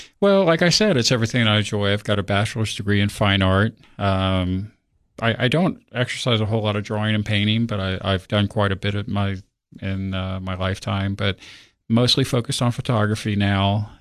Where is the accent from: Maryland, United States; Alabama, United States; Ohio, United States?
Ohio, United States; Hamilton; now in Tennessee, United States; I'm originally from the Cincinnati area, Hamilton, Ohio.